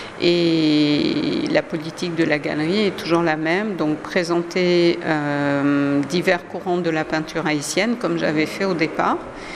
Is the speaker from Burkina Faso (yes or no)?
yes; Burkina Faso; born there; also born or lived in Niger; Je suis née au Burkina Faso, j'ai vécu au Niger très longtemps.